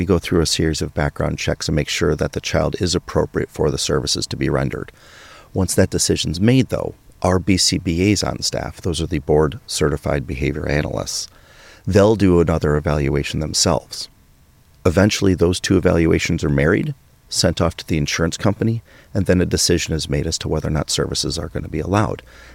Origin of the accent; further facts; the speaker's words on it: Chicago, Illinois, United States; also born or lived in Florida; So we left Florida. I was born and raised in Chicago.